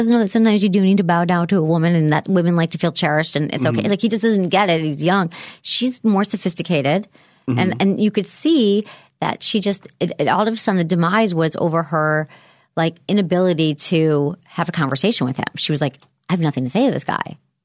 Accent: Michigan, United States; where I grew up in Michigan, small-town guy

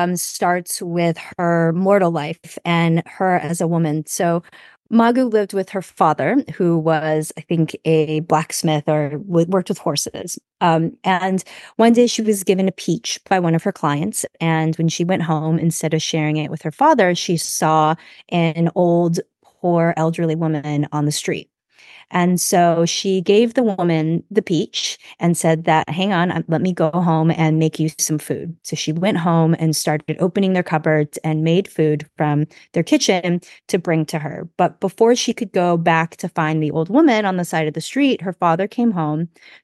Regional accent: United States; Like I grew up here, so I'm very American.

